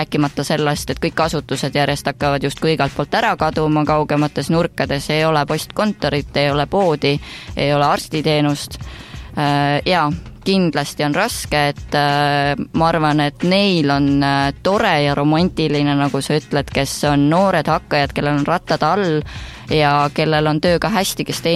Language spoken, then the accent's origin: Estonian; Saku, Harju County, Estonia; born or raised there; moved away as an adult; now in Raplamaa, Estonia